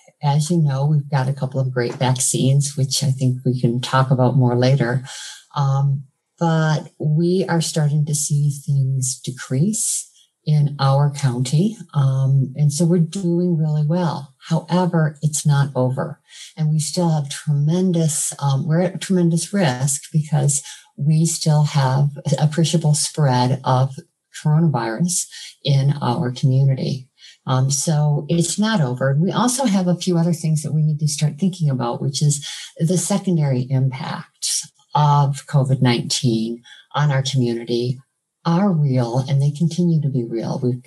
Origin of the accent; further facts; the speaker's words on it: Michigan, United States; When we look at what's going on in Michigan, which is my home state, by the way